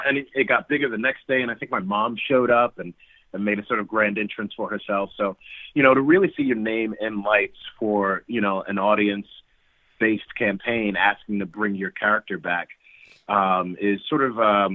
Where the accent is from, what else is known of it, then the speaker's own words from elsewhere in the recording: Brooklyn, New York, United States; which is my hometown. I'm from Brooklyn.